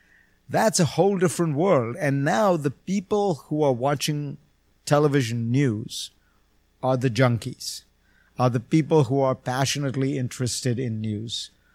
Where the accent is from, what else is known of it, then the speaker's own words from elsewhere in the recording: India; I grew up in India, so I know it well